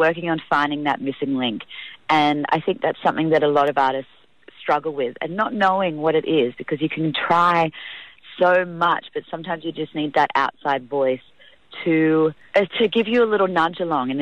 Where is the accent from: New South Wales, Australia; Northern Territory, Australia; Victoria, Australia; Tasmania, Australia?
New South Wales, Australia; Sydney; born there; I was born in Sydney